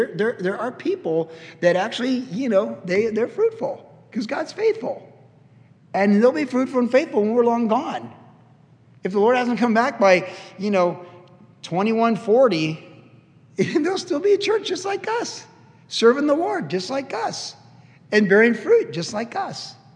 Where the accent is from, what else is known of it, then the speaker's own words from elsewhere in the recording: Cleveland, Ohio, United States; And I grew up in Cleveland, so I was a Cleveland Browns fan.